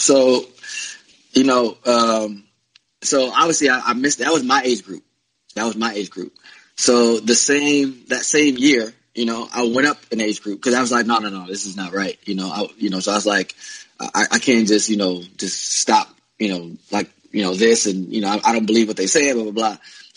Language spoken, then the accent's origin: English; Indiana, United States; But I was from Indiana. I never knew there was a whole world, and you know, people from California, from New York